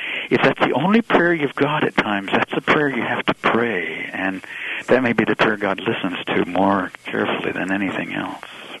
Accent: Florida, United States; now in St. Louis, United States; Now, I've lived for 21 years here in St. Louis. I grew up in Florida. I was always an ocean person. I've become a river person here.

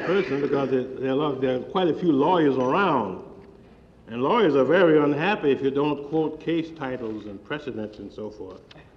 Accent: Virginia, United States; I grew up in the South. My background is Southern. Notice I didn't say Deep South. It's because I come from Virginia.

